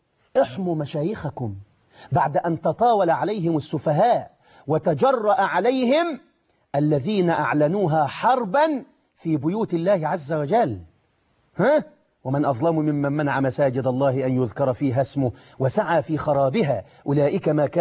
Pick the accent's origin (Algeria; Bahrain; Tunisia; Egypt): Egypt; يحفظ بلدنا مصر